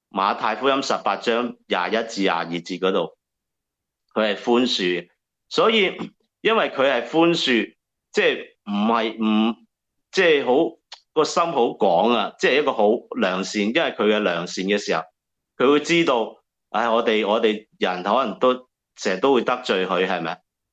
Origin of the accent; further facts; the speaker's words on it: China; 有我哋中国人都有句说话系咩？